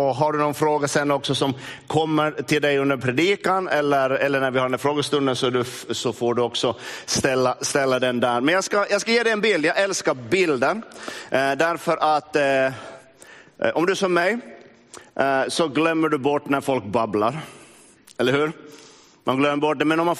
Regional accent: Närpes, Ostrobothnia, Finland; jag är uppvuxen i Närpes. Så svenskan håller i sig.

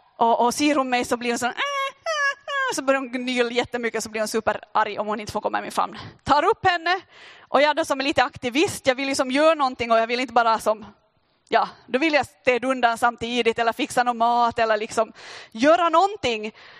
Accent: Finland; Jag tycker jag måste säga att jag är finne.

